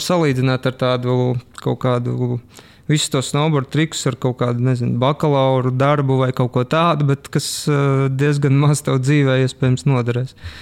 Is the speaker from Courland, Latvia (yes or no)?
no; Sigulda, Sigulda Municipality, Latvia; manā gadījumā es nāku no Siguldas puses, līdz ar to tie pauguri ir vairāk nekā citur.